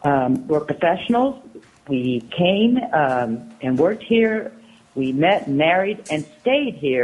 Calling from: Anchorage, Alaska, United States; I'm calling from Anchorage, and I am speaking for myself on my testimony today.

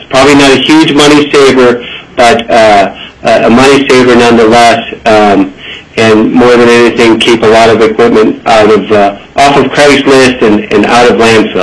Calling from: Anchorage, Alaska, United States; I'm calling in from Anchorage today.

